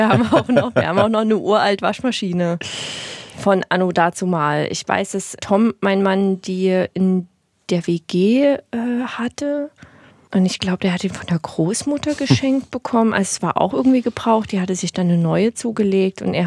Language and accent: German; East Germany, Germany; born there; Also ich bin halt in Ostdeutschland geboren